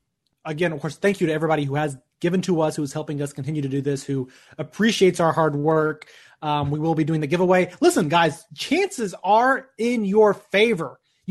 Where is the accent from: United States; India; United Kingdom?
United States; the South; I'm American. And here in the South, we have accents that are...